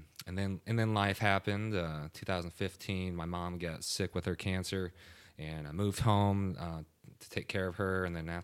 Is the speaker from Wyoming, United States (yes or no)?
yes; Buffalo, Wyoming, United States; Yeah, I was born and raised in Buffalo, Wyoming, in a ranching community.